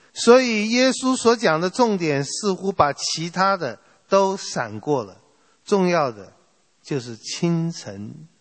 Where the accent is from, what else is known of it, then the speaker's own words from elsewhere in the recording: China; now in United States; 这些人应该有我们中国人很多，我们来到美国打工的华工很勤奋